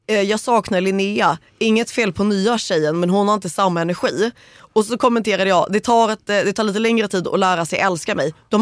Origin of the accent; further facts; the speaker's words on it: Täby, Stockholm County, Sweden; accent: Scanian; Ja, jag är född och uppvuxen i Stockholm. Jag är från Täby och jag har bara fått skånska på vägen.